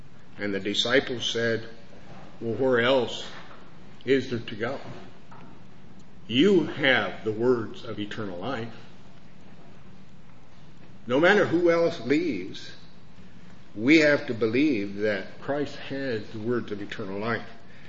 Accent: Oregon, United States; I grew up in Oregon where we saw a lot of sawmills.

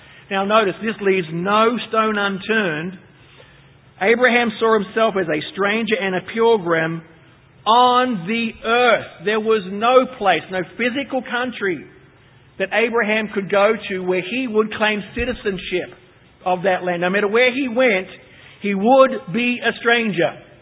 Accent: Australia; moved away as an adult; You know I'm Australian.

